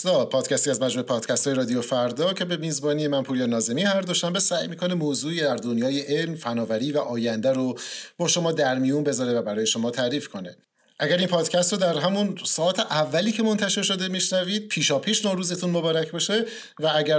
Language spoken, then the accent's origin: Persian; Iran; همه ما ایرانی هستیم و این جشن رو جشن میگیریم.